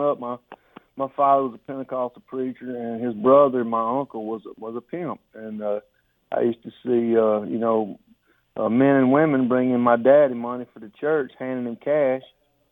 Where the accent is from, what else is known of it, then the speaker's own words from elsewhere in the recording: Tupelo, Mississippi, United States; Well, I grew up in Tupelo, Mississippi, which is the birthplace